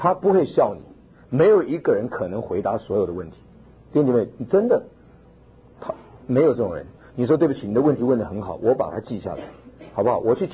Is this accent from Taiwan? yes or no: yes; Taiwan; 如果说今天你看我从台湾来